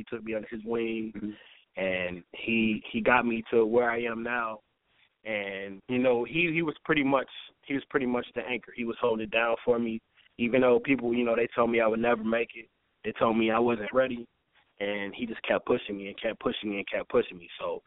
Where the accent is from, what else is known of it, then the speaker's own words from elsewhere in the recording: South Bend, Indiana, United States; All right, I'm live from South Bend, Indiana, born and raised.